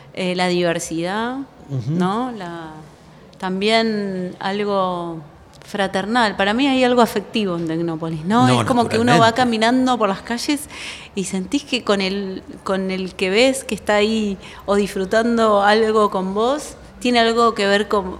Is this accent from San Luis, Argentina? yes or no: yes; San Luis, Argentina; vine de San Luis porque yo soy puntana